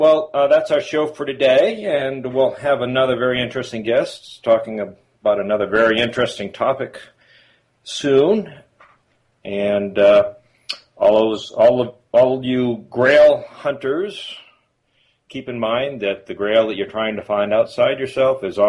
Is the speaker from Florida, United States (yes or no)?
no; New Hampshire, United States; And what totally amazes me is I grew up in New Hampshire